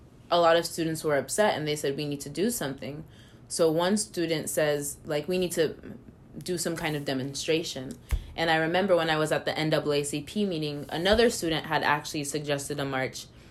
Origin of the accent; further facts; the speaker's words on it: United States; despite the fact that I told her I was from the United States.